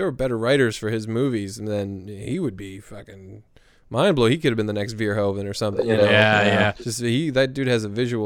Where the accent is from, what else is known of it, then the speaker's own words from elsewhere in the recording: Midwest, United States; I grew up in the Midwest.